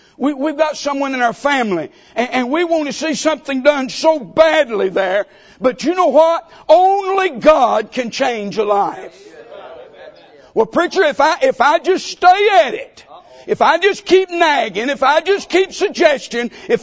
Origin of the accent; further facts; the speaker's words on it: North Carolina, United States; accent: southern twang; Now, the pastor introduced me and said I was from North Carolina, so my paraphrasing has a hillbilly twist with a southern twang.